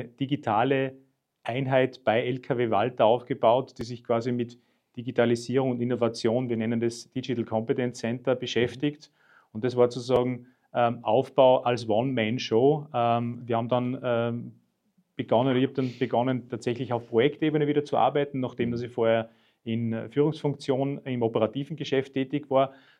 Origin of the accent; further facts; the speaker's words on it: Salzburg, Austria; dass ich eben als Salzburger an 2 Standorten arbeite